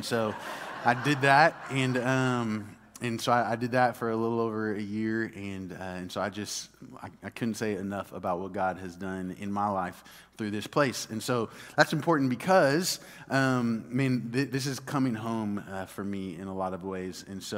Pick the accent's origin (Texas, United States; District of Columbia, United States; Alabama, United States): Texas, United States; Dallas; I grew up in Dallas, and so there's two churches that have impacted my life greatly